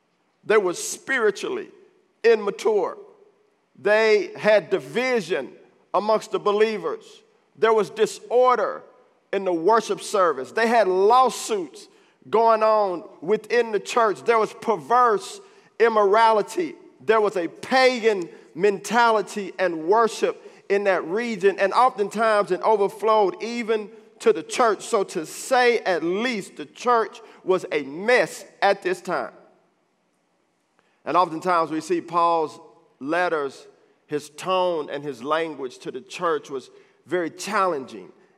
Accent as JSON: {"language": "English", "town": "Richardson", "region": "Texas", "country": "United States", "tie": "born or raised there", "said": "I grew up in Richardson. I went to J.J. Pierce High School."}